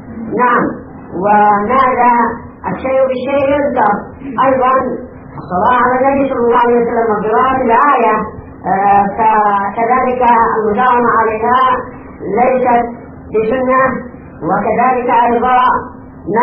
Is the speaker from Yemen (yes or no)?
yes; Yemen; عندنا في اليمن